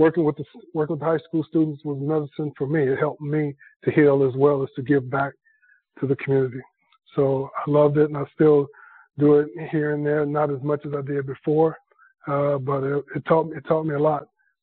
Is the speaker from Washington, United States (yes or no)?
no; Chicago, Illinois, United States; I grew up in Chicago on the south side at that time, and I wasn't a very confident kid.